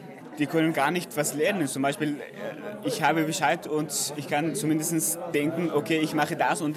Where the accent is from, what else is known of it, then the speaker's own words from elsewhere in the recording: Jaghori, Ghazni, Afghanistan; German is a second language; der kam aus Provinz Rasny und Bezirk Jahori, wo ich herkomme.